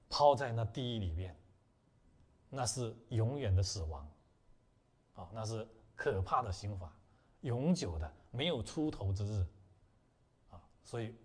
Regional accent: China; 也就是我们中国人俗话常说什么，善有善报，恶有恶报

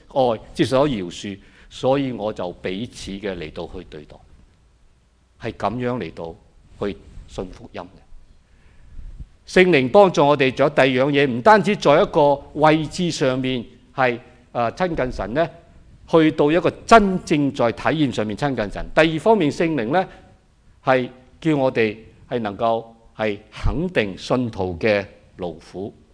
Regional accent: Hong Kong; also born or lived in Shanghai, China / Canada; now in Sacramento, United States; 我是上海出生，香港長大，加拿大讀書，來美國結婚，又在灣區定居，我在 LA 去到灣區，現在來到 Sacramento 揸兩個小時車

